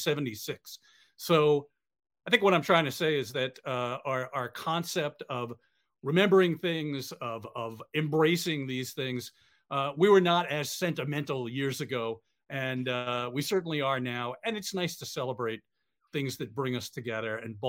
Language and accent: English; New York, United States; I grew up in the New York area, let's face it.